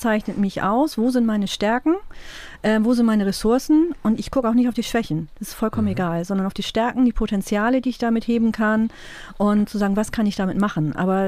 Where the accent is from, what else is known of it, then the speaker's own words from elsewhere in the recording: Schleswig-Holstein, Germany; ich bin ja aus Dithmarschen nicht rausgekommen.